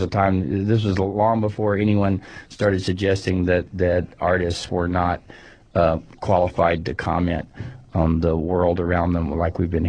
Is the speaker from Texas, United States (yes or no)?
yes; San Antonio, Texas, United States; because I'm from San Antonio.